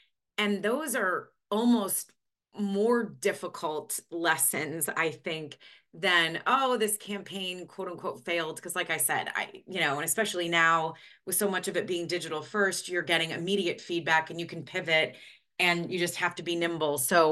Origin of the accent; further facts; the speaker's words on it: Midwest, United States; I grew up in the Midwest, you know, hardworking family